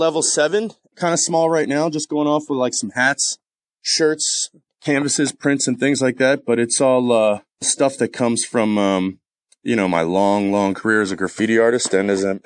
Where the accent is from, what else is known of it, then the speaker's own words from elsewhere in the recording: Baltimore, Maryland, United States; also born or lived in West Coast; now in New Jersey, United States; I'm from Baltimore City. I'm straight Baltimore to the bone for all the good and bad that encompasses. And I lived on the West Coast for a while, and now I am in New Jersey for work.